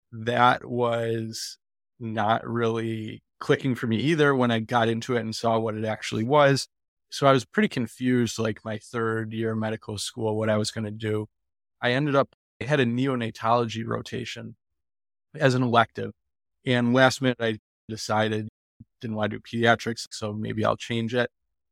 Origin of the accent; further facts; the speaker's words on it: Buffalo, New York, United States; Getting into medicine, I grew up in Buffalo, New York.